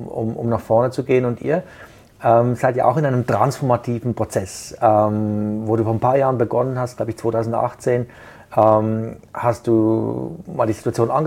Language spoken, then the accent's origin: German; Basel, Basel-Stadt, Switzerland; ich komme aus Basel, auch dort ist natürlich Schifffahrt ein großes Thema.